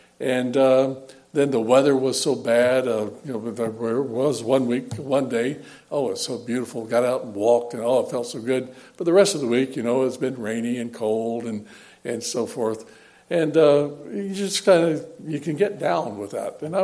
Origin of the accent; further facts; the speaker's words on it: Florida, United States; also born or lived in Michigan / Illinois; being born and raised in Florida and moving north and being for the last 25 years, both in Michigan and Illinois